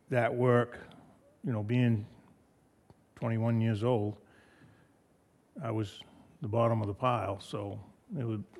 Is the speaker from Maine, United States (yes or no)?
yes; Wilton, Maine, United States; also born or lived in Rangeley; I was born in Rangeley. I grew up in Wilton, went through the Farmington school system, never came to Madison until 78.